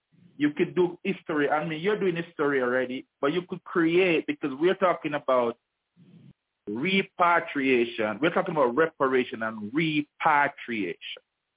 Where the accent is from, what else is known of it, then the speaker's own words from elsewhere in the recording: Jamaica; now in Panama; I'm living located in the west side of Panama. I'm originated from Jamaica. I'm born Jamaican from the Caribbean.